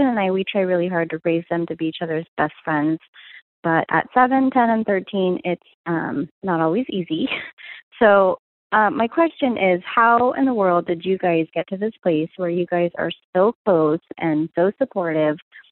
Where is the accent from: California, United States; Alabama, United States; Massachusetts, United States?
California, United States; Elk Grove; I'm from Elk Grove near Sacramento in California.